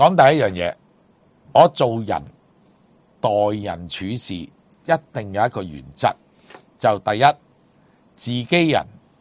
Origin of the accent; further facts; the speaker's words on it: Hong Kong; 同早幾年我哋香港話即係嗰啲叫熱狗車啊熟食車啊